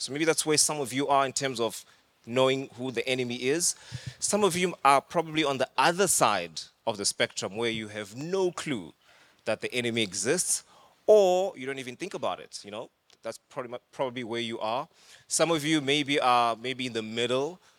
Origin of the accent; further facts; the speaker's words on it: Thohoyandou, Limpopo, South Africa; born there; So I was born in Thohoyandou, means elephant head. That's where I was born. It's in Limpopo.